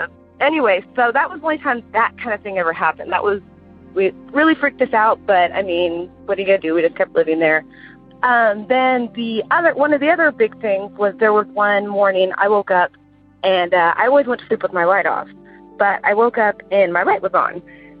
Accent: Houston, Texas, United States; I'm from Houston, Texas.

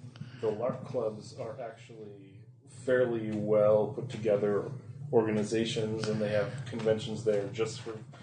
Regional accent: Rochester, Minnesota, United States; Rochester is where I lived a long time.

